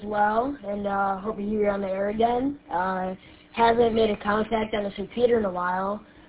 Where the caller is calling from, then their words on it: Imlay City, Michigan, United States; I'm calling from Emily City in Lapeer County. I think that's, above Detroit or something.